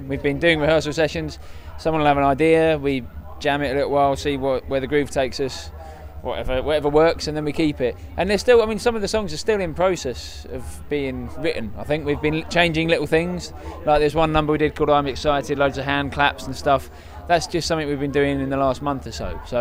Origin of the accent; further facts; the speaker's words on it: Lewisham, London, United Kingdom; I'm also from Lewisham, southeast London. I currently reside in Southwark.